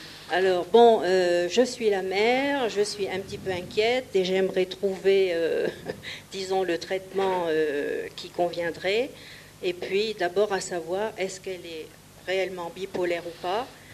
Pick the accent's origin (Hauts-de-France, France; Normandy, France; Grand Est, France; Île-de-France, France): Normandy, France; Je suis de Normandie, et là, bon, on a des échos, disons, plus lointains.